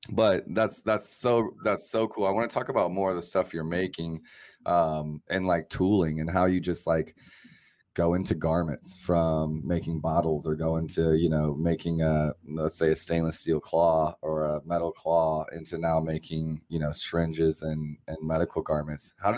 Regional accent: Kinshasa, DR Congo; also born or lived in Cameroon / Moscow, Russia; I grew up in Africa. I grew up in like very dangerous rural environments, Congo, Kinshasa, Cameroon, even small time in Moscow.

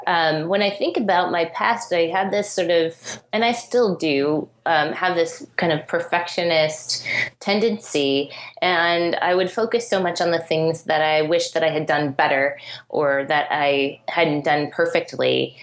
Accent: Detroit, Michigan, United States; My hometown is in the Detroit area, and that area is going through a rebirth

